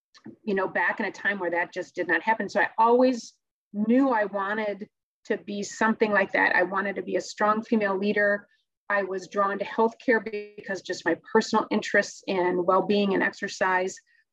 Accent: Madison, Wisconsin, United States; And really, I was born and raised in Madison.

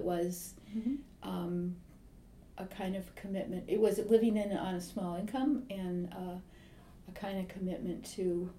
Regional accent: Midwest, United States; I suspect that some of that is informed by growing up in the Midwest and being close to rural areas and around people that work with their hands.

